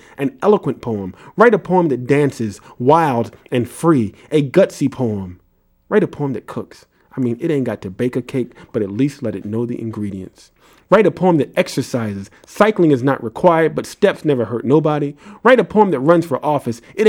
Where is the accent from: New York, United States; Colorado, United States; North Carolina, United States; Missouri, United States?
New York, United States; New York City; born there; No, I was born in New York City.